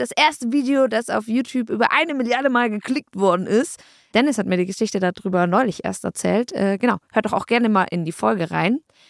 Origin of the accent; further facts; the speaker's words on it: Bavaria, Germany; Ich komme aus Bayern.